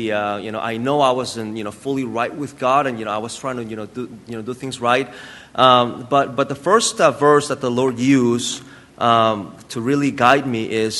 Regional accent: Mexico; I grew up in Mexico. I went to Mexico when I was 8 years old, and growing as an MK

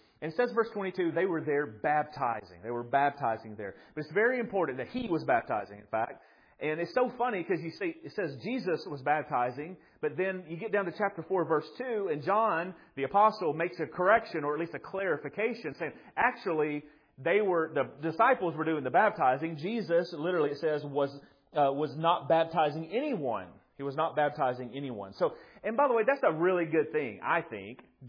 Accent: Watertown, United States; I'm from Watertown. There's more than one.

